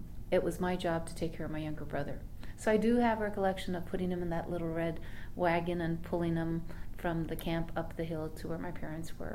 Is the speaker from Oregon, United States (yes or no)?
yes; Forest Grove, Oregon, United States; So I grew up in Forest Grove and went to St. Anthony's Catholic School